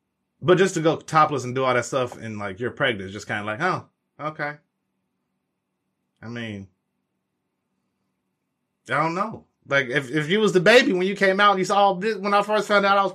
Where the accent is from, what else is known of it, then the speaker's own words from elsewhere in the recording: Midwest, United States; I'm from the Midwest. I don't really like the coast like that.